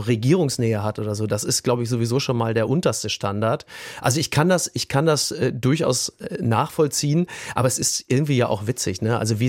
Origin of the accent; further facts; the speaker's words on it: North Rhine-Westphalia, Germany; ich komme aus dem Ruhrgebiet